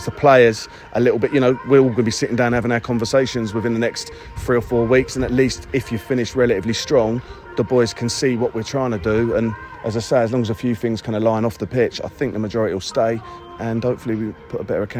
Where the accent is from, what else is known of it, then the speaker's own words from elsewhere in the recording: South East England, United Kingdom; I'm from Sussex